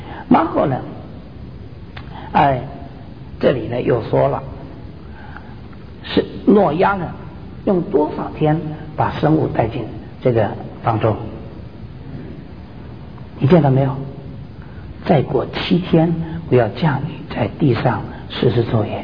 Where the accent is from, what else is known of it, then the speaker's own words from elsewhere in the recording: China; 那诸位呢，事实上我们中国人那个船是怎么写